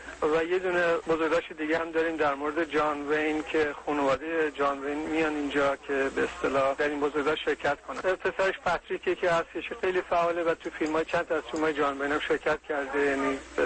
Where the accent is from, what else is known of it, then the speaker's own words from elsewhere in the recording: Iran; من ایرانی هستم و علاقه شدید خودم به سینمای وطن خودم دارم